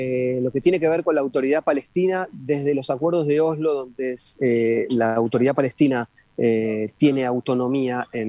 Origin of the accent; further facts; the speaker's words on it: Argentina; now in Israel; como por ejemplo en la Argentina, de donde yo soy originario